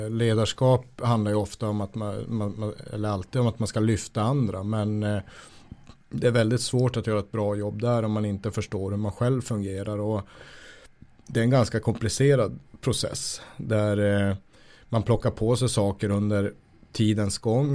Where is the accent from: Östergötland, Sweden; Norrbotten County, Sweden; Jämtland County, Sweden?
Norrbotten County, Sweden; Luleå; att jag är uppväxt i Luleå som är en stålverksstad där människor jobbar väldigt hårt för sitt uppehälle.